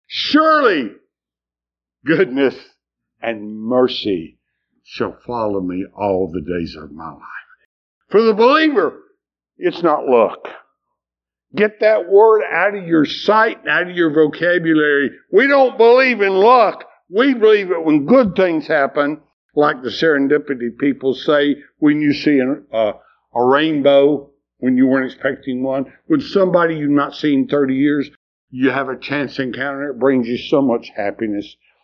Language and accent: English; Swannanoa, North Carolina, United States; And my hometown, which is totally destroyed, Swannanoa, totally destroyed.